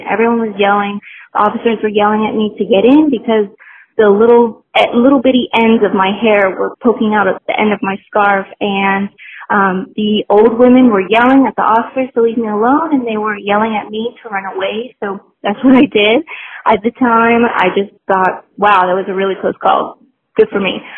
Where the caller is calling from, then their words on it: London, United Kingdom; I'm calling from London.